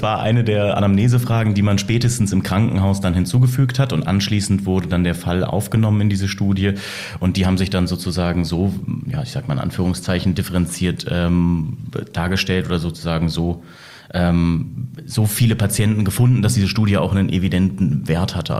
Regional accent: Bremen, Germany; aber ich komme wahrhaftig aus Bremen, bin dort aufgewachsen, bin 15 Minuten vom Stadion entfernt groß geworden

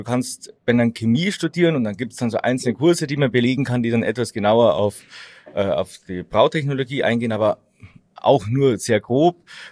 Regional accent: Ingolstadt, Bavaria, Germany; now in Munich, Germany; dann komme ich mal ein bisschen aus Ingolstadt raus, dann brauche ich mir nicht anhören, dass ich ja immer bloß in dem behutsamen Ingolstadt war.

